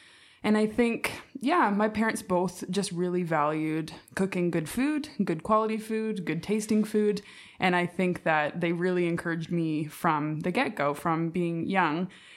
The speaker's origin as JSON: {"language": "English", "region": "British Columbia", "country": "Canada", "tie": "born or raised there", "said": "And growing up in the Lower Mainland, we did have the benefit of being kind of in this cultural mosaic"}